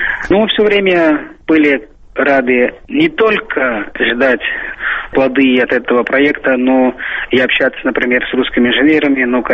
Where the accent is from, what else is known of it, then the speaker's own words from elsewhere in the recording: Aswan, Aswan Governorate, Egypt; Russian is a second language; Я асуанец из Асуана, неподалеку от Асуанской плотины.